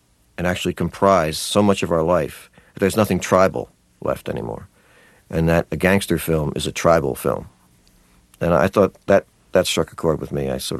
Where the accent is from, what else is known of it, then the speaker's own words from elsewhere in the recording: New Jersey, United States; Growing up in New Jersey, I used to read the newspapers, and, you know, and fairly regularly during that era, they'd find a Cadillac with a body, you know, shot in the back of a trunk.